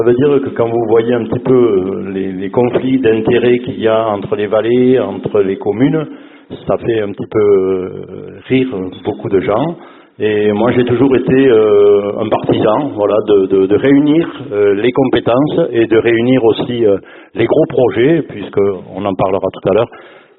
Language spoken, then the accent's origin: French; Lourdes, Occitanie, France; je suis de Lourdes, dans la vallée juste après l'Ocrup.